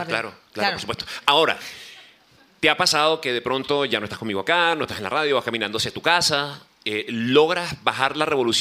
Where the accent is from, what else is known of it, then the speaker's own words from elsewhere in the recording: Venezuela; moved away; De hecho, en Venezuela, mi país natal, me buscaban para hacer comerciales